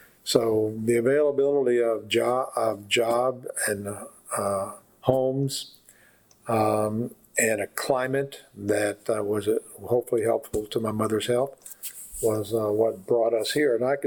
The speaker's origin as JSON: {"language": "English", "town": "Evansville", "region": "Indiana", "country": "United States", "tie": "born or raised there", "said": "And I was born in Evansville, and my dad worked for the telephone company, and we lived in southern Indiana."}